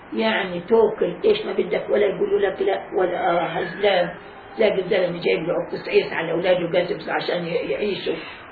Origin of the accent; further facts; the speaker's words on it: Palestine; moved away; والله العظيم أنا تنهى طلعنا من فلسطين